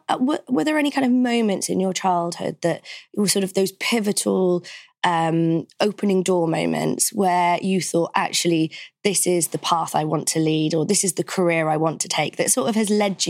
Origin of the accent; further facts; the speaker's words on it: Wales, United Kingdom; so much of that kind of growing up, the sort of traits that we had being Welsh in a real strong community, that sort of follows you, doesn't it, through your career.